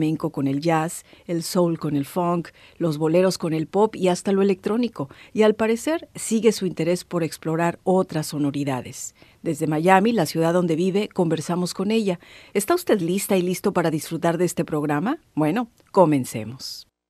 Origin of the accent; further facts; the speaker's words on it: Mexico; soy mexicana, imagínate si sabré sobre esos feminicidios.